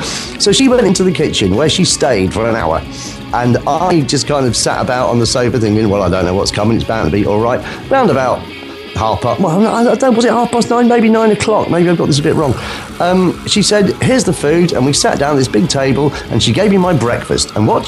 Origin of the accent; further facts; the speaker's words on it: England, United Kingdom; accent: English; 3 Norwegian ladies who were all very keen on not only the English accent, but in particular my English accent